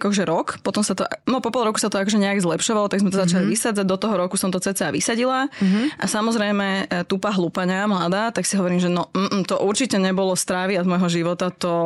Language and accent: Slovak; Pezinok, Bratislava Region, Slovakia; Akože som z Pezinka, vieš, to je vinárske mesto.